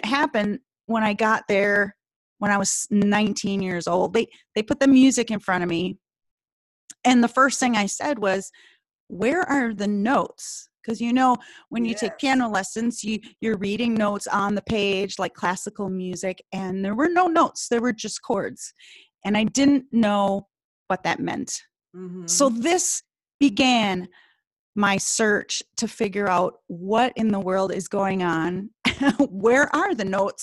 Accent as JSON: {"language": "English", "region": "Minnesota", "country": "United States", "tie": "born or raised there", "said": "Well, you're right. I'm born and raised in Minnesota."}